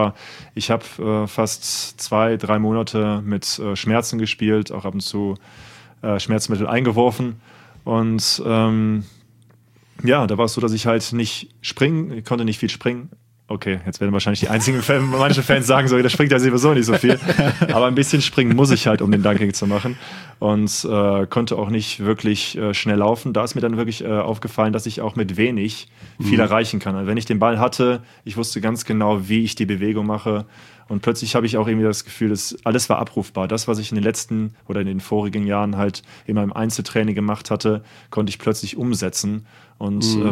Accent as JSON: {"language": "German", "town": "Cologne", "region": "North Rhine-Westphalia", "country": "Germany", "said": "Ich bin ein Kölscher Jung. Ja."}